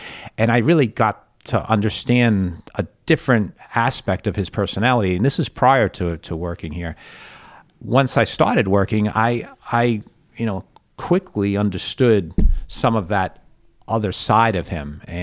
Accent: New York, United States; now in Tampa, United States; Yeah, I grew up in New York as well. So I didn't relocate to Tampa prior to me joining the Yankees, but I didn't relocate to Tampa until 94.

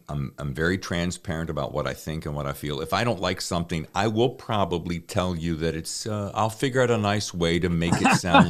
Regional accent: the South, United States; now in California, United States; this is my third tour of duty in California, I like to call it. I'm from the South, so I can say that.

